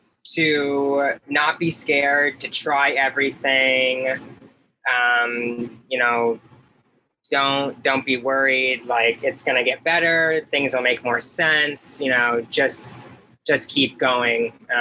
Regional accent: St. Petersburg, Florida, United States; I grew up in St. Petersburg, Florida.

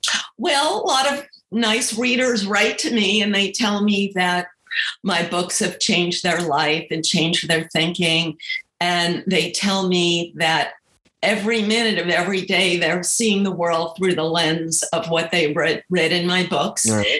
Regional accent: New York, United States; I grew up in New York.

